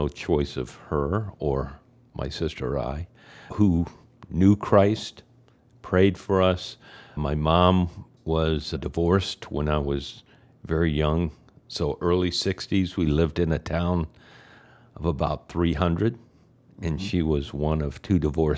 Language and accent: English; Texas, United States; I grew up in Texas. We ended up moving around a lot. My dad was in the oil business in Texas, so we ended up moving quite a bit. As part of growing up in the South